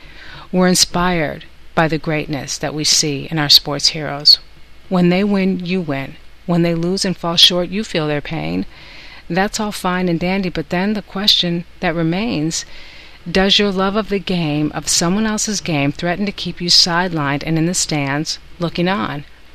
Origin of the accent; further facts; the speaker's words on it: Madison, Wisconsin, United States; I grew up in Madison, Wisconsin, where winter and winter sports is a way of life